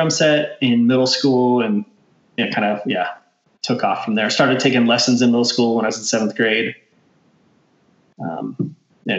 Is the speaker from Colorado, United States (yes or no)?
yes; Windsor, Colorado, United States; I grew up in Windsor, Colorado, actually, which is only about 20 minutes from Fort Collins. So I've been kind of a Northern Colorado person my whole life.